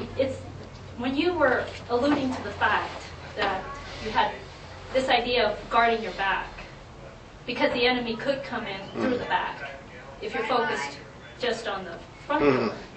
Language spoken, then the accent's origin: English; Panama; I grew up in Manuel Noriega's Panama.